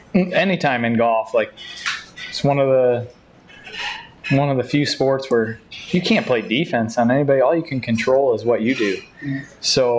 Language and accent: English; Crystal Lake, Illinois, United States; I grew up in Crystal Lake and lived 25 minutes from here